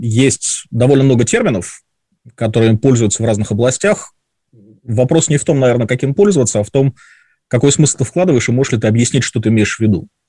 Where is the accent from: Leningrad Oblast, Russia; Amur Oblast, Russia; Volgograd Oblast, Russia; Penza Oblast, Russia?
Leningrad Oblast, Russia; Vyborg; Выборг, мой родной город